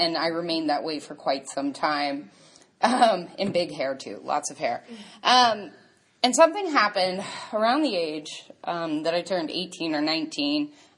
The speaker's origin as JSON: {"language": "English", "town": "New Orleans", "region": "Louisiana", "country": "United States", "said": "I'm from New Orleans, Louisiana. My home group is the DAA group of New Orleans."}